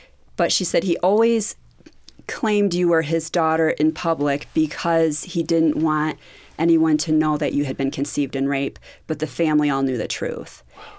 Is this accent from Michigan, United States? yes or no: yes; Michigan, United States; I'm from Michigan.